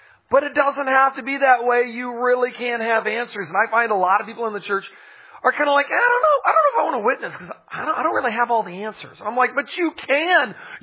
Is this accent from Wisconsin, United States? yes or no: no; Pensacola, Florida, United States; I am from Pensacola, Florida. Pensacola is all the way up in the panhandle, so it's just underneath Alabama.